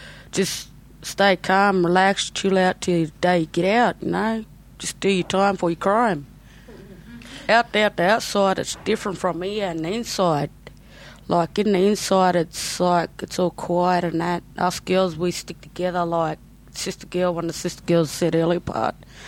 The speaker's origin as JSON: {"language": "English", "region": "Victoria", "country": "Australia", "said": "No, I'm from Moyal, but my mob there from, like, Tyres and Benzo."}